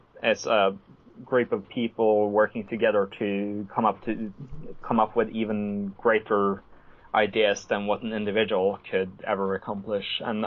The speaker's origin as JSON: {"language": "English", "region": "Oslo", "country": "Norway", "tie": "born or raised there", "said": "there had been explosion in Oslo, which is my hometown"}